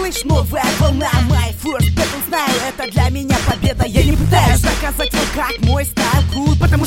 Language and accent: Russian; Kazakhstan; Как ни странно, я из Казахстана. Салам алейкум всем, до следующего раунда.